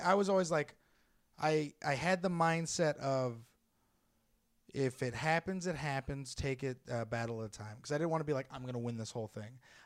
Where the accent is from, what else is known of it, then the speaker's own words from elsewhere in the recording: San Jose, California, United States; And I'm from San Jose, so it's a fucking huge deal for me.